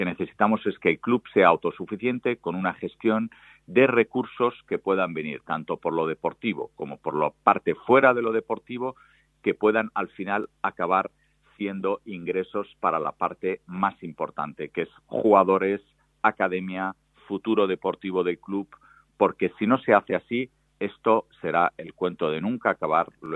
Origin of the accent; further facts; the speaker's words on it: Asturias, Spain; now in Málaga, Spain; como asturiano, amo Asturias, pero Málaga es mi ciudad y la ciudad donde espero el día de mañana estar hasta el último día de mi vida